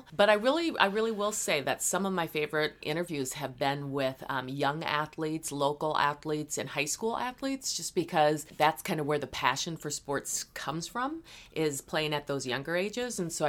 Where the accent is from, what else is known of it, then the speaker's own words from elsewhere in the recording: Minneapolis, Minnesota, United States; So I'm a homegrown girl. I grew up in South Minneapolis, attended South High, went on to Minneapolis Community College